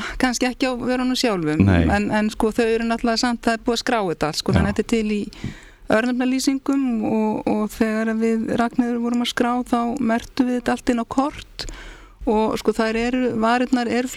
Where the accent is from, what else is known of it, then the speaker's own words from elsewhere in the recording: Garðabær, Capital Region, Iceland; ég ólst upp í Garðabænum fermdist í Garðakirkju